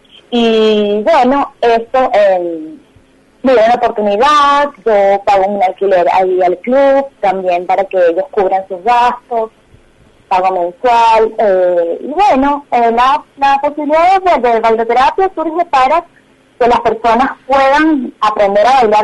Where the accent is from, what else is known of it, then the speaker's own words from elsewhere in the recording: Caracas, Capital District, Venezuela; also born or lived in Buenos Aires / Mar del Plata; now in Tandil, Argentina; Yo soy de Caracas, Venezuela. Ajá. Ya tengo, voy para 5 años viviendo aquí en Tandil.